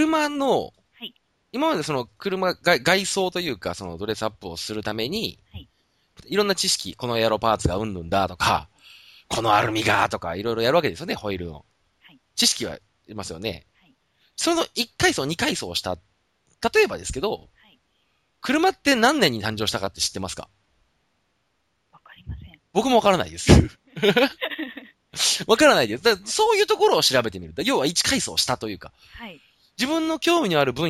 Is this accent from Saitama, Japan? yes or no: yes; Saitama, Japan; 埼玉生まれの埼玉育ちなんで。で、西武ライオンズと僕同い年なんですよ。